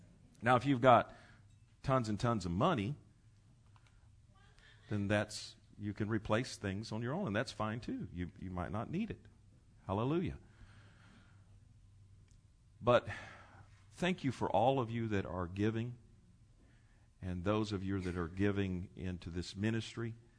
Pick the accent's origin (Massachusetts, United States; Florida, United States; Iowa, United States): Florida, United States; born there; I was born here in Lee Memorial, and you get used to, you know, I wasn't a transplant